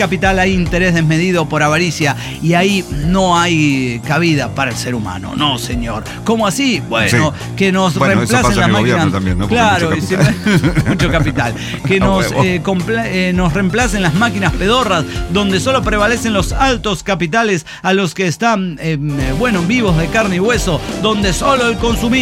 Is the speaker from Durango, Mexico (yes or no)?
no; Oaxaca, Mexico; yo aguanté como buena oaxaqueña estoica